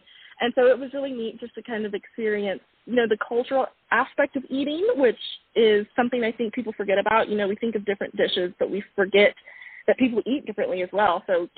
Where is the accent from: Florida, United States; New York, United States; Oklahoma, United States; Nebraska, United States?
Oklahoma, United States; Lexington; also born or lived in Norman; So I was born right there in Sooner Nation in Norman, Oklahoma. I grew up in a small town just south of there called Lexington. So I was raised by a single mom.